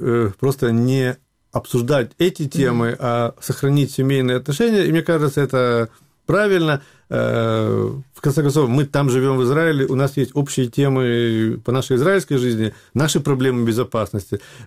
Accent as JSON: {"language": "Russian", "country": "Ukraine", "tie": "born or raised there", "said": "я воспитывался в Украине, я учил украинский язык и литературу в школе"}